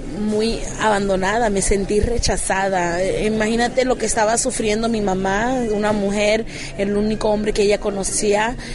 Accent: Miami, Florida, United States; Yo soy americana, pero mi mamá es de Colombia, mi papá dominicano, y comencé a cantar a la edad de 15 años en mi iglesia local aquí en Miami, Florida, pero a la edad de 19 me fui a estudiar

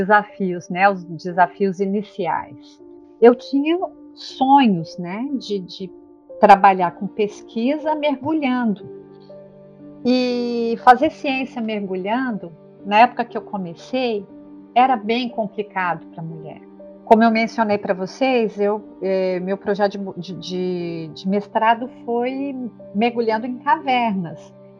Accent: São Paulo, Brazil; born there; Eu nasci em São Paulo, na capital.

